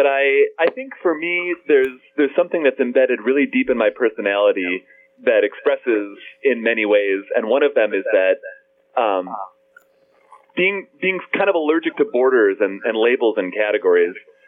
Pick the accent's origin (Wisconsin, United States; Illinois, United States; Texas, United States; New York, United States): Illinois, United States; I hate to tell you this, but I grew up in Illinois.